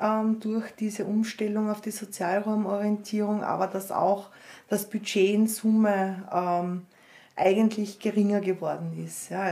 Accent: Kapfenberg, Styria, Austria; in Kapfenberg, wo ich groß geworden bin

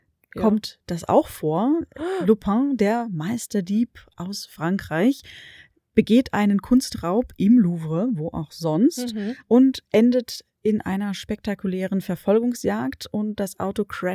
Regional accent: Hesse, Germany; born there; In Hanau, nicht weit von meinem Geburtsort entfernt, gibt es einen Kurpark

